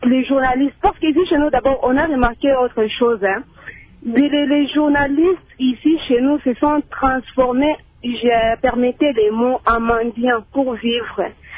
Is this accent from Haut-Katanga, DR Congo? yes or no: yes; Lubumbashi, Haut-Katanga, DR Congo; ici chez nous, à Lubumbashi